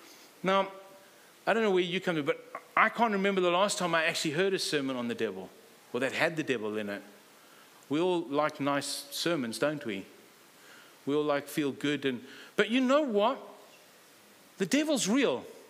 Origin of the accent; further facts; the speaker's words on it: Zimbabwe; also born or lived in South Africa; Now, I've had the privilege of growing up in Africa, both Zimbabwe and in South Africa. If you didn't figure that's where I come from.